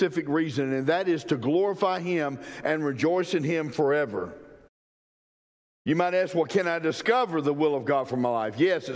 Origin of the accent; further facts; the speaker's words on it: Brooks County, United States; because I grew up in Brooks County, and when I go back, some people know me.